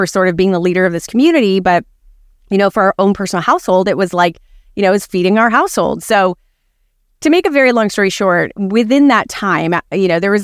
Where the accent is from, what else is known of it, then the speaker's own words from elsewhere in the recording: Arizona, United States; I'm a German American mutt, four or five generations in, but I was raised in the Southwest, desert of Arizona, right on the border of Mexico. One of six kids, and in a really, really tiny small town.